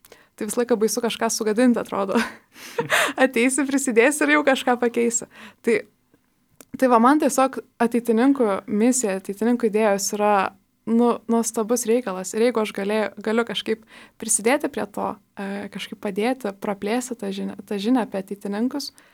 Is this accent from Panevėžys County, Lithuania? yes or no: no; Kaunas, Kaunas County, Lithuania; esu kaunietė, tai irgi jau truputėlį galima apie mane kažką sužinoti, bent jau kurią krepšino komandą palaikau.